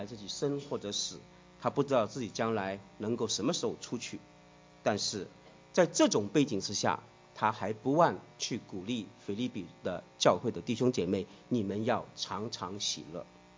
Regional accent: Hong Kong; 这个动漫片里面其中一个角色，我们香港人叫他叫啰嗦王啊

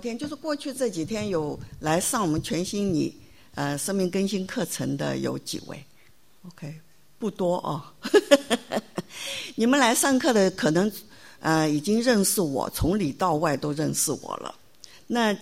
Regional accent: Taiwan; moved away as an adult; also born or lived in Hong Kong; 好，那我们到了香港住了一年，结果我们就全家就后来就搬到台湾去了。所以说我有两个哥哥一个妹妹，我们基本上是在台湾长大的。

